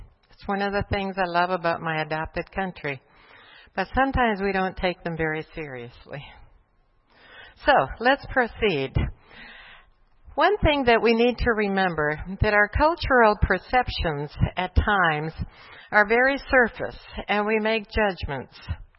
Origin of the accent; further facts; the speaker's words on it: Bolivia; Whereas I grew up in Bolivia, where very frankly the Catholic Church had a lot to do with getting people into the habit of giving, even outside of the church.